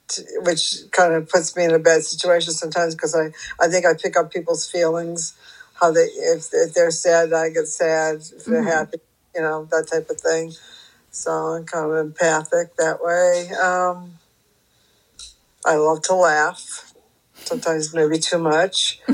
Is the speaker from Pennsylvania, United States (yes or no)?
no; Haverhill, Massachusetts, United States; I grew up in Massachusetts, in Haverhill, Broland.